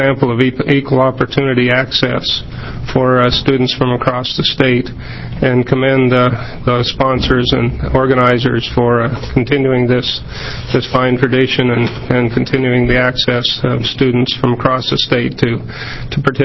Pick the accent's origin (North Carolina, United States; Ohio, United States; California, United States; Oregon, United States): Oregon, United States; Lostine; from Lostine in Wallowa County, and I appear today sort of on a personal slash professional note in support of this bill.